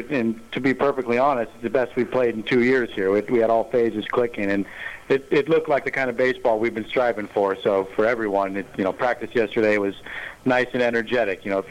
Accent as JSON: {"language": "English", "town": "Novato", "region": "California", "country": "United States", "tie": "born or raised there", "said": "Yes, I'm from Novato, born and raised, and now married and with two kids living there, too."}